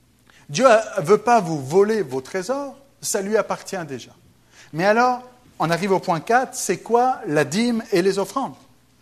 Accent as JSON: {"language": "French", "country": "Switzerland", "said": "comme je suis suisse, et puis que là, l'église était à côté de la Suisse"}